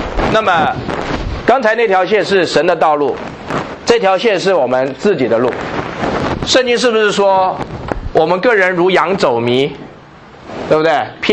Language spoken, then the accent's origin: Chinese; China; 我们中国人说，这个整个宇宙的开始就是气的开始啊。